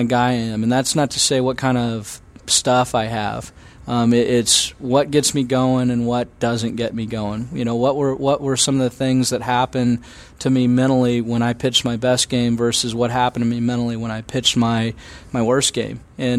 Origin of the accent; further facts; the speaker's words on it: Illinois, United States; I'm originally from Illinois. I played at, graduated from Eastern Illinois University.